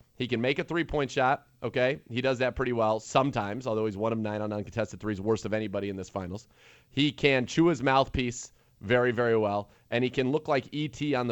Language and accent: English; California, United States; Listen, I'm from the Bay. I grew up – the Warriors were my first basketball team.